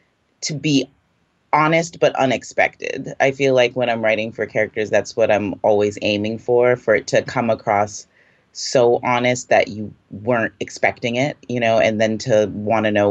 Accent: Jamaica; I think that's another benefit of being Jamaican.

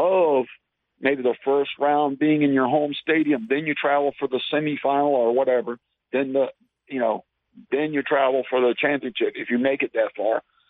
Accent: Miami, Florida, United States; But you see, growing up in Miami, it was an event happening.

